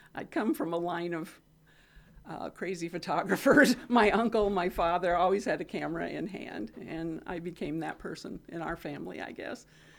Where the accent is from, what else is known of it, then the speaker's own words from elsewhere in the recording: Fremont, Nebraska, United States; No, I grew up in Fremont, Nebraska.